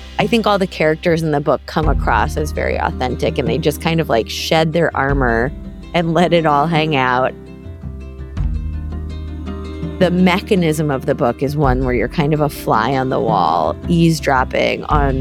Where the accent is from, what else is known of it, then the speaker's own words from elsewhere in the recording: East of England, United Kingdom; I'm from Norfolk. I shouldn't be here.